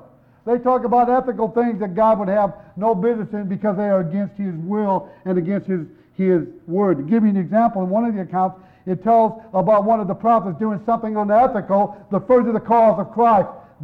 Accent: Gary, Indiana, United States; born there; I was born in Gary, Indiana. Will that ever change?

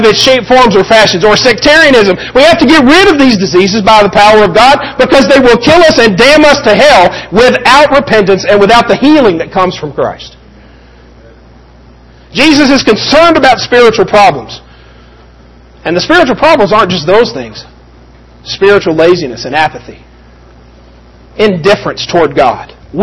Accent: the South, United States; see, I'm from the South and I know what that means.

